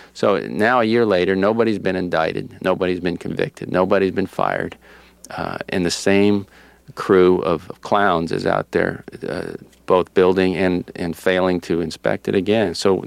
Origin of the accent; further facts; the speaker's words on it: Florida, United States; when you're born and raised in Florida, you have limited options. I mean, to me, Atlanta is the far north.